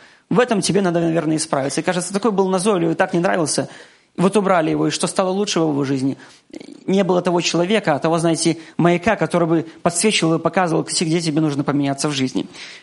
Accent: Belarus; как истинные белорусы, просто впереди сидели, молчали, наблюдали за всем этим, да.

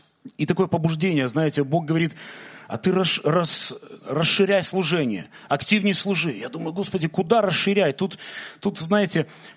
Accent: Belarus; мы с Белоруссии были, с Гродно, с Мозыря, с Минска, с Гомеля

